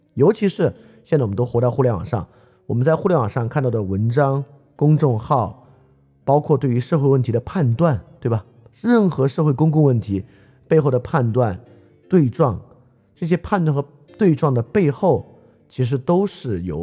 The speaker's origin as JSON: {"language": "Chinese", "country": "China", "said": "我们中国人是不是能够对于中国传统思想有更好挖掘"}